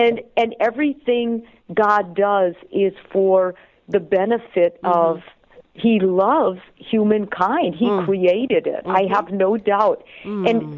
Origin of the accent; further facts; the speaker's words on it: Italy; I'm from Italy. My roots are Italian.